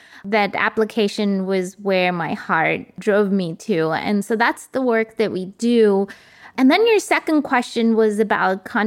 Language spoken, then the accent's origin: English; India; I grew up in India, and actually, I grew up on a campus of a hospital